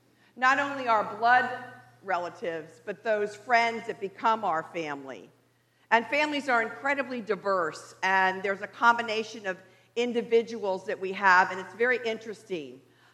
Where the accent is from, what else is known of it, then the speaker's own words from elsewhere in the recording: Miami, Florida, United States; I am a lifelong Episcopalian. Although I grew up in Miami, I have always been engaged in the church